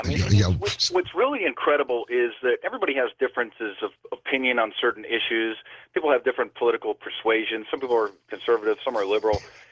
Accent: Midwest, United States; I'm originally from the Midwest.

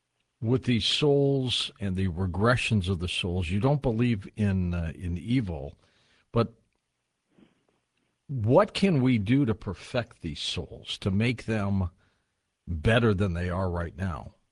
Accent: Detroit, Michigan, United States; Let's go to Michael, first-time caller in my hometown of Detroit.

